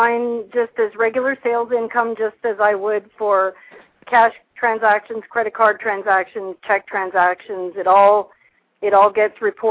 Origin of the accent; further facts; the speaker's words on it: Canada; now in United States; I'm from Canada originally